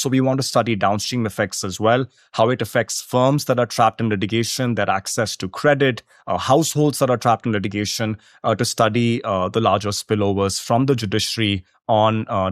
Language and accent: English; India; I'm a lawyer from India.